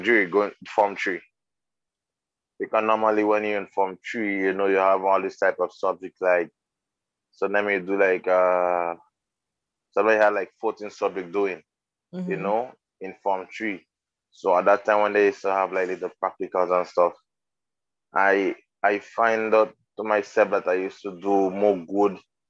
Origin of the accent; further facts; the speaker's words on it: Grenada; Well, first of all, I'm from Carriacou, born and raised, you know, and for the past few years.